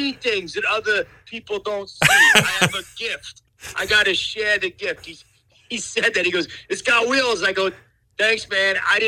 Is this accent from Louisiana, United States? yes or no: no; St. Louis, Missouri, United States; also born or lived in Texas; I'm from St. Louis. In Missouri. And, I live here now, but I've lived kind of like all over. I was in, I moved to Texas right out of college.